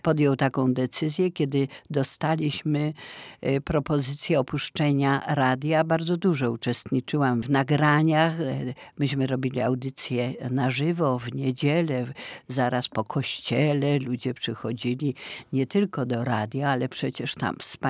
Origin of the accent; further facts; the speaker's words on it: Kraków, Lesser Poland, Poland; Moje serce bije od początku Krakowem, dlatego że urodziłam się w Krakowie. Mieszkałam od samego początku. W centrum Krakowa, przy ulicy Wielopole 8. Bardzo znany adres.